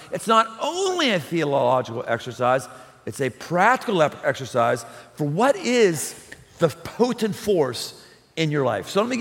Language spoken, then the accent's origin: English; Pittsburgh, Pennsylvania, United States; I grew up in Pittsburgh, like factories go away, like they're gone.